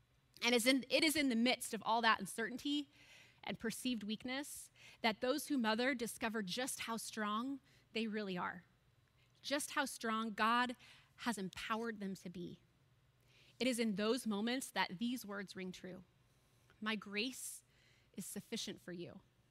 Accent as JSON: {"language": "English", "region": "Arizona", "country": "United States", "said": "Now, I was from Arizona, had the surgery done in Arizona, and going back to school in Indiana."}